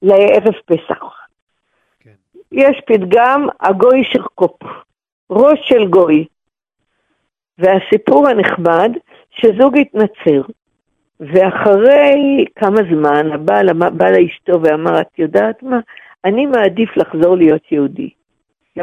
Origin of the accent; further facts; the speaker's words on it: Jerusalem, Jerusalem District, Israel; אני גדלתי בירושלים במשפחה שלא דיברה איתי יידיש, אבל תמיד שילבה את הפתגמים היידישיים הרבה בעברית.